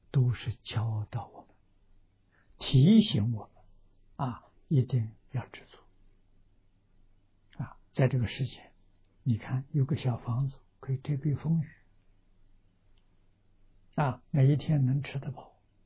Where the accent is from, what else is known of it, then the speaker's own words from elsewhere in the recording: China; 我们中国人讲的大彻大悟明心见性啊